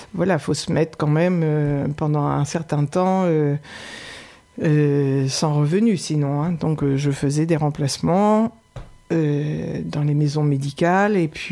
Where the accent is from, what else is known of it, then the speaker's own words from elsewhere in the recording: Normandy, France; donc je suis normande d'origine depuis 1986. Je suis arrivée dans le Briançonnais en tant qu'infirmière.